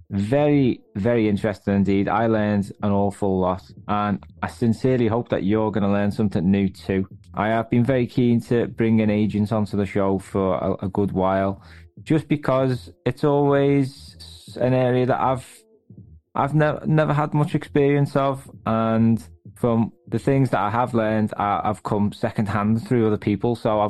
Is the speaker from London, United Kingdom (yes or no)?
no; Liverpool, North West England, United Kingdom; And of course, it's also based in my hometown, Liverpool. And if anyone listening at home doesn't know much about Scousers, we're very proud people.